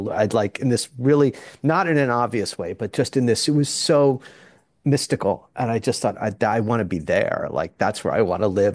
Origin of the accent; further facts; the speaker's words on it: Stamford, Connecticut, United States; also born or lived in New Jersey; I was born in New Jersey, but I spent most of my childhood in Connecticut, primarily Stamford, Connecticut, which is southeastern Connecticut. My mom still lives there, so I kind of feel that's home.